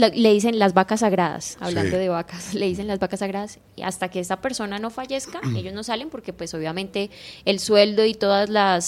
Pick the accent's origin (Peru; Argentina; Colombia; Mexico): Colombia; voy a tocar cosas de mi tierra, ¿sí? Uh-huh. De compositores colombianos